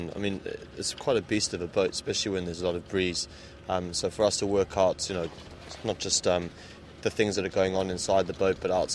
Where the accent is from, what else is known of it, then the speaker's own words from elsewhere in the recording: Cape Town, Western Cape, South Africa; also born or lived in Durban; now in London, United Kingdom; I'm originally from Cape Town, and we used to both sail 29ers when we were younger, but I've been over in the UK for quite a while now